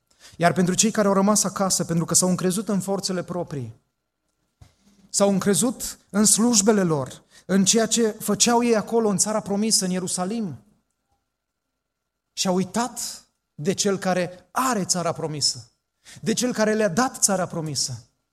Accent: Romania; moved away; Noi suntem români.

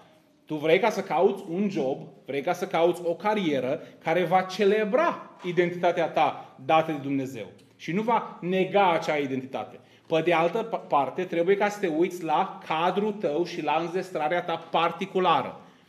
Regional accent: Zalău, Sălaj County, Romania; born there; nu este la întâmplare că m-am născut român. Nu este la întâmplare că m-am născut în Zalău.

